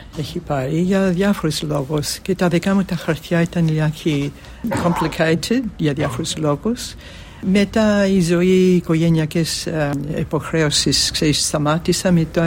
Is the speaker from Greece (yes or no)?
no; Melbourne, Victoria, Australia; Η μητέρα μου γεννήθηκε εδώ πέρα και εγώ.